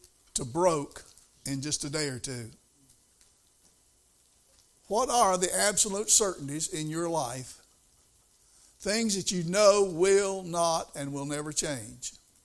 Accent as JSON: {"language": "English", "town": "Albemarle", "region": "North Carolina", "country": "United States", "tie": "born or raised there", "said": "Now, most of y'all know that I grew up over in West Albemarle on what we used to call the Mill Hill."}